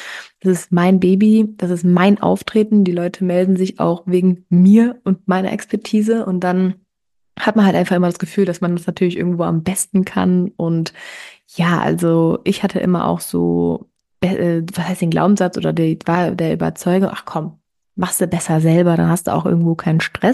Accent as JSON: {"language": "German", "town": "Cologne", "region": "North Rhine-Westphalia", "country": "Germany", "said": "ich komme aus Köln"}